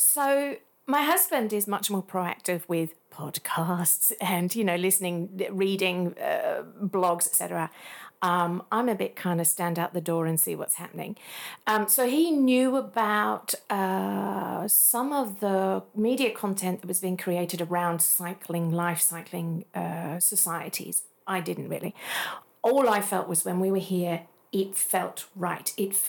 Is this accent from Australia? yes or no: yes; Australia; moved away as an adult; also born or lived in England; I'm originally from Australia, born there, age 3, went to live in England. My parents decided to do that. And then age 9, we went back to Australia, and then 23, I went back to England, 28, back to Australia, 30, back to England.